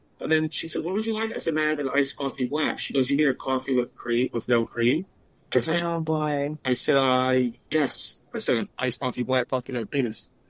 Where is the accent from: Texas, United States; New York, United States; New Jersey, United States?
New York, United States; I was like, I'm from New York.